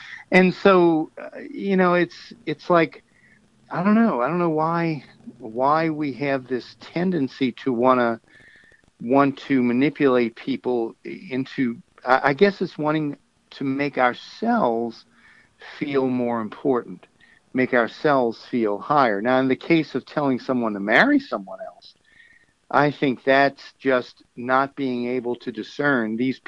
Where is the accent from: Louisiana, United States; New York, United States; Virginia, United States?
Louisiana, United States; New Orleans; Born and raised in New Orleans, never did like it.